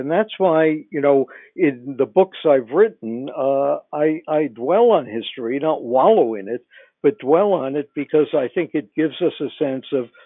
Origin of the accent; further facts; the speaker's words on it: Brooklyn, New York, United States; I grew up in Brooklyn, was editor of my high school paper, college paper, and went into journalism for two reasons.